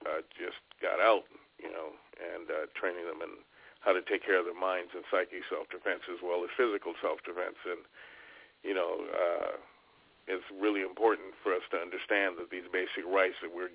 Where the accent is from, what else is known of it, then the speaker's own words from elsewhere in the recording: Los Angeles, California, United States; I grew up in South Central Los Angeles, so.